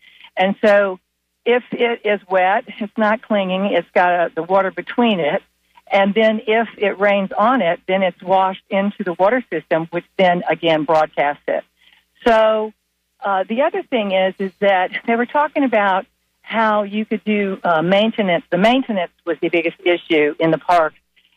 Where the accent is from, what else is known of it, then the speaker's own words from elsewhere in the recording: Tampa, Florida, United States; Hi. I am from Tampa.